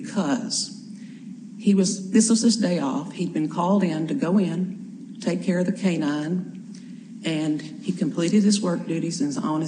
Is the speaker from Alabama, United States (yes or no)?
yes; Montgomery, Alabama, United States; And by the way, I am from Montgomery, so if you wanted to go to Montgomery, that would have been all right.